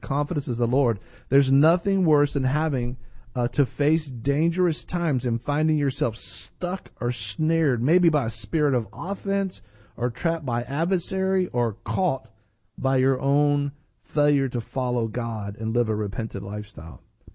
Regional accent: United States; I'm going to do it because I'm an American and I can do it

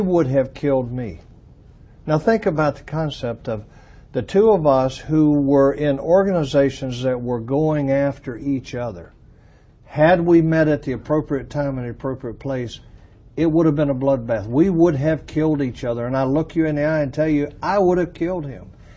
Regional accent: North Carolina, United States; Well, he is he's a young man from the South, which I grew up in North Carolina.

